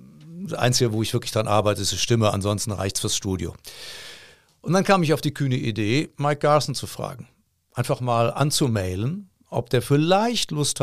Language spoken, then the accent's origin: German; Cologne, North Rhine-Westphalia, Germany; ich bin ein Kölner Musiker